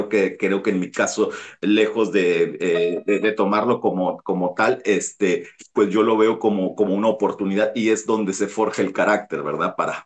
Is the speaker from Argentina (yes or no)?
no; Ciudad Victoria, Tamaulipas, Mexico; moved away as an adult; also born or lived in Tampico; now in Spain; yo me desplacé de mi ciudad de origen, de Ciudad Victoria, a Tampico para estudiar la universidad